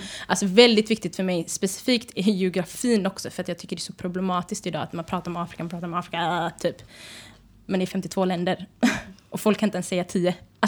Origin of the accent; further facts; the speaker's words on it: Eritrea; Jag är från Eritrea, Östafrika.